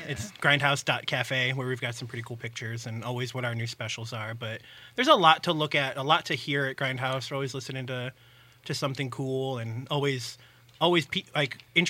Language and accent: English; Griffith, Indiana, United States; Yeah, I went to high school in Griffith, born and raised in Griffith. Graduated in 1999.